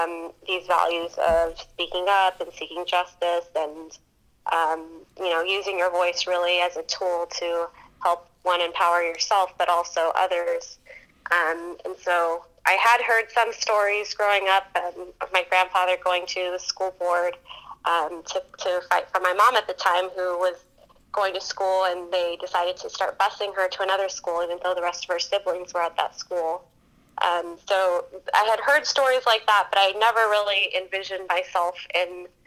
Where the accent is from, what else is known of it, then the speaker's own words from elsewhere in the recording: San Jose, California, United States; It's something I always really appreciated about growing up in East San Jose specifically, is you can walk down the streets and hear all different types of languages